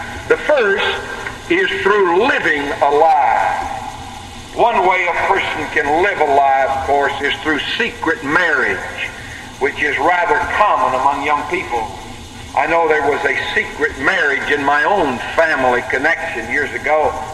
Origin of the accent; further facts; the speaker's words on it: the South, United States; I can speak very plainly on that because I'm a Southerner.